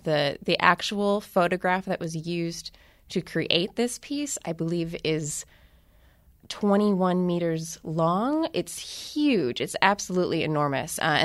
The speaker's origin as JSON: {"language": "English", "town": "Milwaukee", "region": "Wisconsin", "country": "United States", "tie": "born or raised there", "lives_now": "New York, United States", "said": "I grew up in Milwaukee, but now I live in New York, actually"}